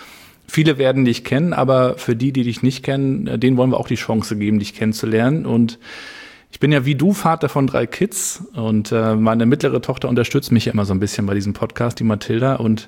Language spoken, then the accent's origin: German; Rostock, Mecklenburg-Vorpommern, Germany; Ich habe das natürlich als Rostocker miterlebt, wie Karls auch entstanden ist.